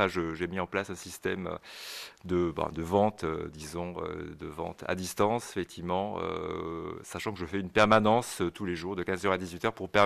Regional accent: Talence, Nouvelle-Aquitaine, France; Je suis natif de Talence, près de Bordeaux. Bon, j'ai travaillé une vingtaine d'années en région parisienne, dans la Marne également, à Épernay.

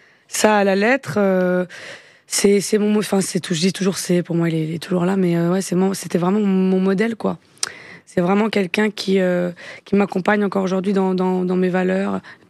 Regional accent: Vitry-sur-Seine, Île-de-France, France; also born or lived in Paris; Non, je suis né à Paris 4e, mais j'ai grandi. À un an, j'étais à Vitry.

